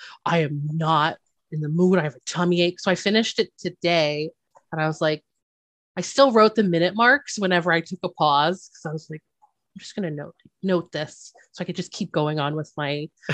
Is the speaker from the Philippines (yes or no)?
yes; Philippines; I'm like, well, you know, I'm Filipino, but whatever.